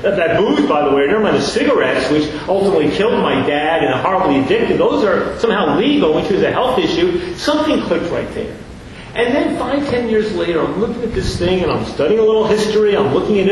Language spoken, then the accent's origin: English; United States; I, as an American Jew, somebody who wanted to have an influence on policy, should go and could go